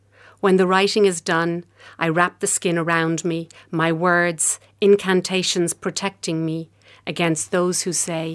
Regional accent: Ireland; The situation in Kashmir, as an Irish person, anywhere there's a border, anywhere there's a minority, I think we as Irish people will always tune in and try to understand what's going on.

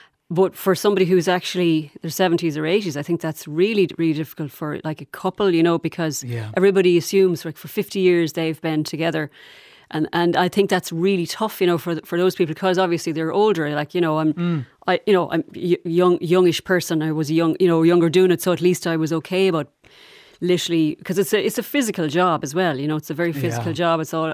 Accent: Galway, Connacht, Ireland; born or raised there

